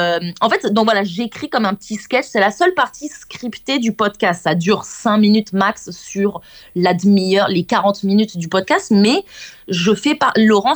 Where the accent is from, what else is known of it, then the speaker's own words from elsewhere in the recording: Centre-Val de Loire, France; born there; Je suis née en Beauce, la Beauce française.